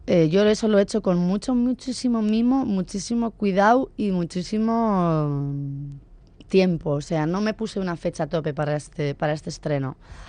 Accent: San Sebastián, Basque Country, Spain; yo soy de Donosti, y actuar

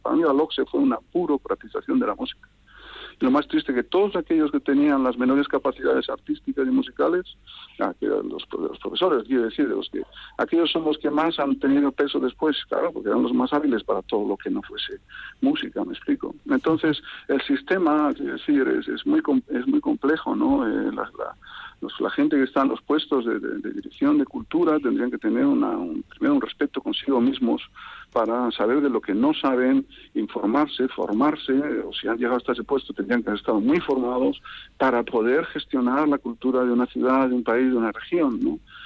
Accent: Vitoria-Gasteiz, Basque Country, Spain; Yo soy de Zaramaga, ¿sabes? Yo soy de Zaramaga, un barrio obrero, ¿sabes? Muy sencillo

